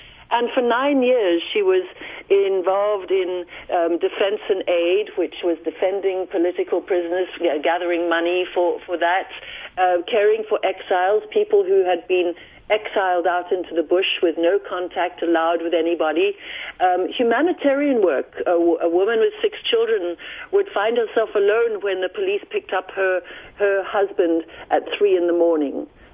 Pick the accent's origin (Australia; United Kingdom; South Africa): South Africa; Well, growing up in South Africa in the time of apartheid was a dark time.